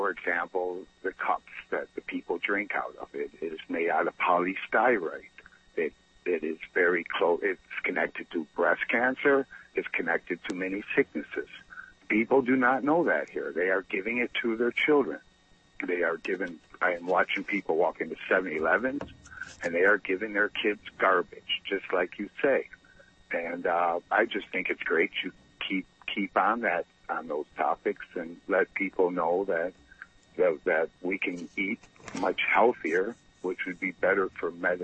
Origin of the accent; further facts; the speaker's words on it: United States; I'm a little bit like you. I'm an American